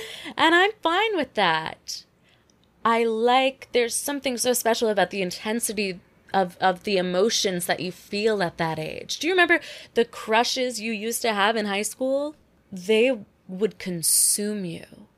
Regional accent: the South, United States; I grew up in the South, so people I went to high school with were getting married like the week after graduation.

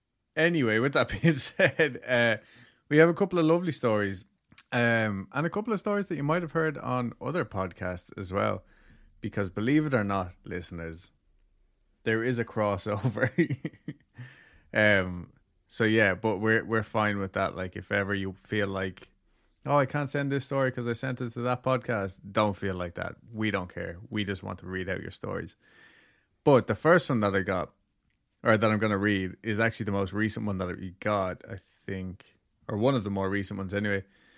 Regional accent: Texas, United States; I'm originally from North Texas, but now live in South California.

